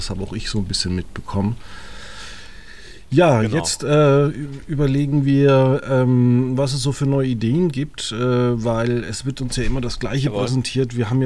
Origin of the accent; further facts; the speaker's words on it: Bavaria, Germany; Ich als Franke kann dir sagen, in München, da gibt es sowieso nichts zu sehen.